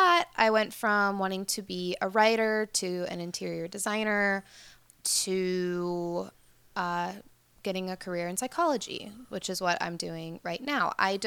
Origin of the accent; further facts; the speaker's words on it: Sacramento, California, United States; I'm from Sacramento originally.